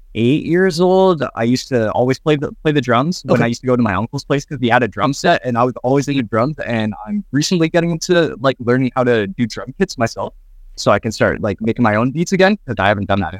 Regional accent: Winnipeg, Manitoba, Canada; I'm not just from Winnipeg. I always go like all over the place

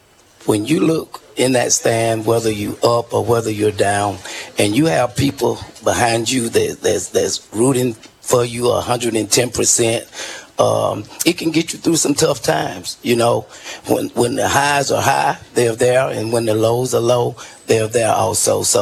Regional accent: Sylacauga, Alabama, United States; I am so proud to say that I'm from Silicaga, Alabama.

